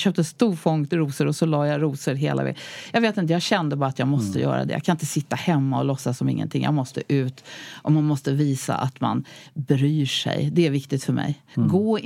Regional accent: Stockholm, Stockholm County, Sweden; Och jag tänker, min älskade hemstad. Jag är ju 6:e generationen infödd stockholmare.

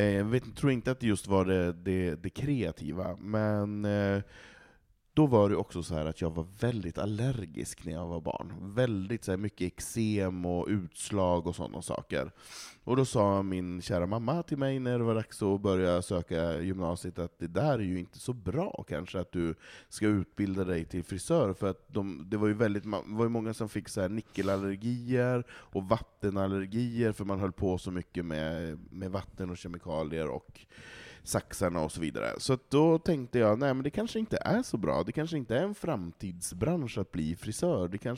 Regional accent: Malå, Västerbotten County, Sweden; gå till frisören i Malå i samhället där jag kommer ifrån

